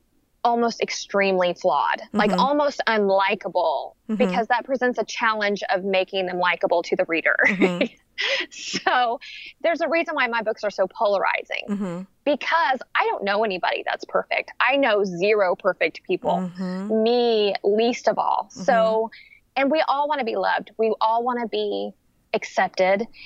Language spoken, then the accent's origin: English; Oklahoma, United States; And you know, I grew up in Oklahoma